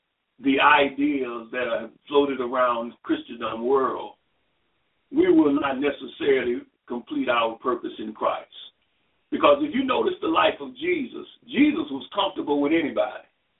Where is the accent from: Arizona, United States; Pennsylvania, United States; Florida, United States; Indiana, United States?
Indiana, United States; Gary; Growing up in Gary, Indiana